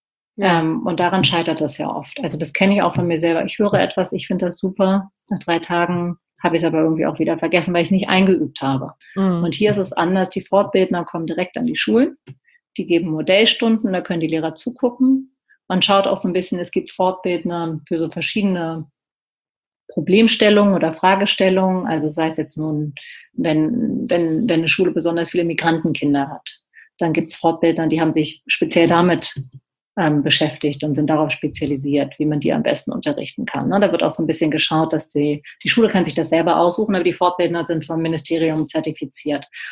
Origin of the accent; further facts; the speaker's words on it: Berlin, Germany; ich bin ja aus Berlin